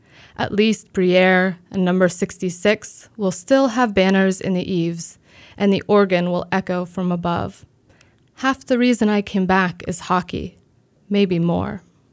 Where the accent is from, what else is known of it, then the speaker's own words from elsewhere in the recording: Pittsburgh, Pennsylvania, United States; And it was a very important part of me growing up in Pittsburgh.